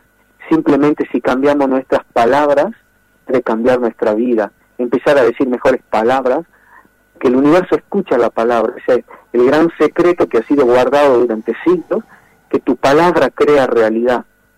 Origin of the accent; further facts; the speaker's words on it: Argentina; nosotros los argentinos